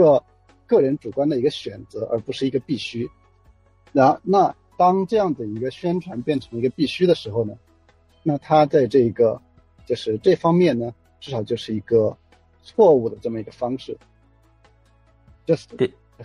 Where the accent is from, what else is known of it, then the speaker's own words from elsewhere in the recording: China; 那我们中国人传统的想法就是死了就没了，对吧？